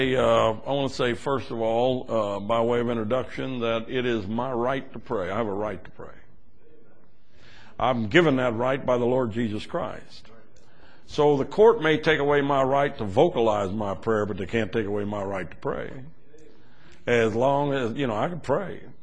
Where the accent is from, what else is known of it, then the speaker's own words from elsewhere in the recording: Kansas, United States; I'm from Kansas, but I ain't stupid.